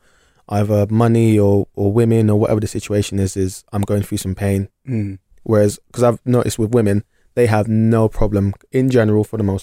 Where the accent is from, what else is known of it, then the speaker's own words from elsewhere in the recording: London, United Kingdom; moved away as an adult; now in Bristol, United Kingdom; From London originally. Yeah.